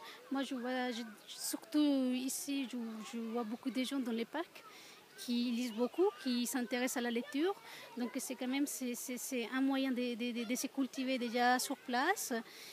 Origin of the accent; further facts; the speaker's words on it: Geneva, Switzerland; en tant que Genevois